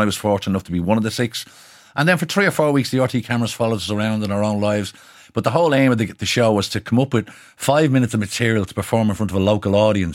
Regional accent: Finglas, Leinster, Ireland; also born or lived in Ballymun; I grew up in Finglas and Ballymun, so, you know, I'm surrounded by characters like that all the time.

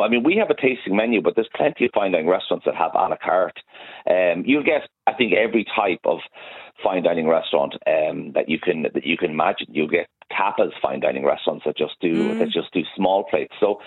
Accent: Ireland; But more often than not, we just love going out, I think, as Irish people.

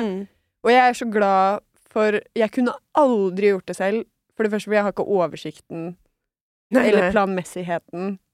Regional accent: Hamar, Innlandet, Norway; born or raised there; also born or lived in Haugesund / Oslo

